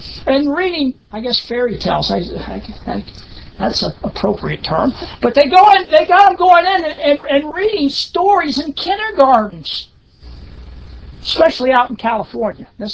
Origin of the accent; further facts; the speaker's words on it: Scotland, United Kingdom; I'm Scottish. I would maybe feel funny in a kilt